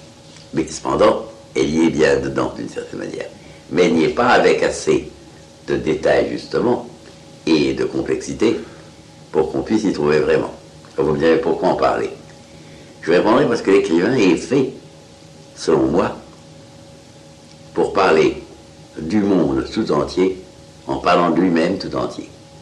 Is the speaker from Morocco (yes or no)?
no; France; je suis français, que je vis à Paris, qui aurait 30 ans ou 50 ans alors que j'en ai 70.